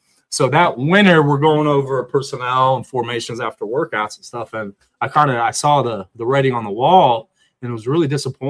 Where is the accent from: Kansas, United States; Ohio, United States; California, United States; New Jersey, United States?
Ohio, United States; Youngstown; play ball for Youngstown, my hometown.